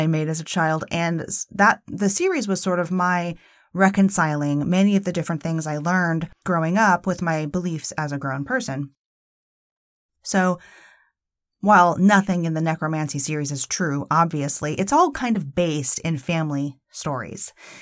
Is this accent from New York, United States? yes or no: no; Los Angeles, California, United States; As some of you know, I'm from Los Angeles, but my grandparents lived in Ohio